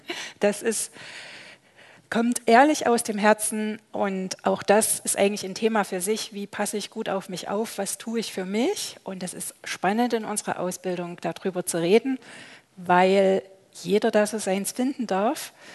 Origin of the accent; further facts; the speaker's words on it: Freiberg, Saxony, Germany; ich komme aus Freiberg, bin jetzt 20 Jahre in dem Beruf therapeutische Seelsorgerin